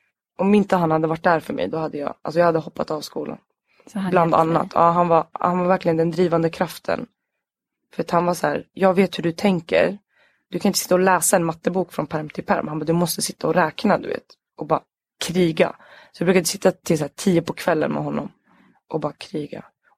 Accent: Sweden; born there; alla som inte såg svenskar ut gick i svenska 2 i vår skola, även fast vi var födda i Sverige.

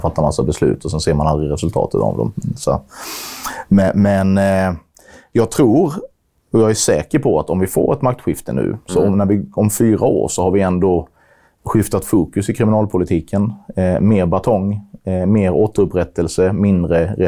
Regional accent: Sölvesborg, Blekinge, Sweden; Jag är från Sölvesborg.

